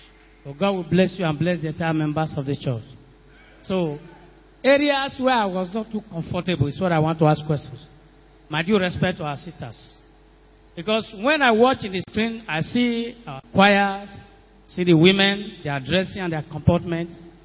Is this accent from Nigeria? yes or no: yes; Edo, Nigeria; I'm from Edo State.